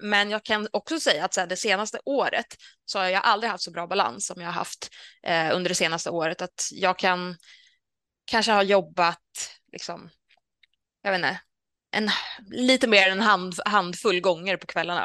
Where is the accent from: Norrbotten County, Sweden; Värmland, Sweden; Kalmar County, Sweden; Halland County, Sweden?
Värmland, Sweden; now in Stockholm, Sweden; jag är ju från Värmland. Så att våra föräldrar bor ju inte i närheten på något sätt.